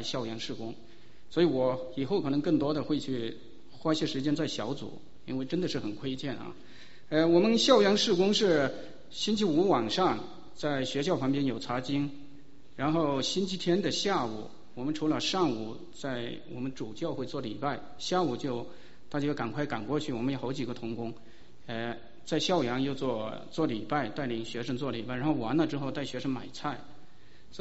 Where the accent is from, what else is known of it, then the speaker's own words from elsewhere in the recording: Pingxiang, Jiangxi, China; now in United States; 我是江西萍乡人，我2002年到美国